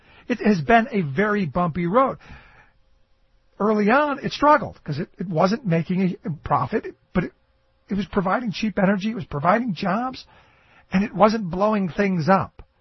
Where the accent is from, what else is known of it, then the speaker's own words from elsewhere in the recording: Cleveland, Ohio, United States; I grew up in Cleveland.